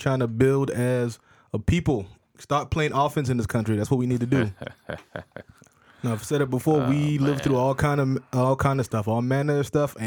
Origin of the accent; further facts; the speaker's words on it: North Charleston, South Carolina, United States; Officially, again, it's the city of Charleston, and I'm from North Charleston.